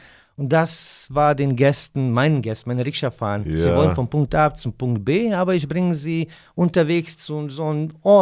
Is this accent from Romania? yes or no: no; Sarajevo, Federation of Bosnia and Herzegovina, Bosnia & Herzegovina; der eine Legende in Sarajevo ist, in einer Stadt, wo ich herkomme eigentlich.